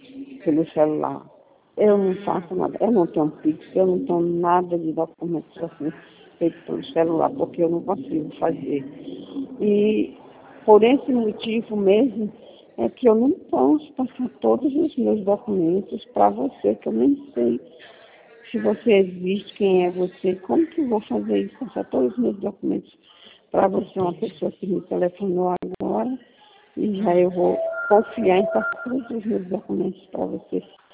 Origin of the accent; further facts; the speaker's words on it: São Paulo, Brazil; Eu sou de São Paulo.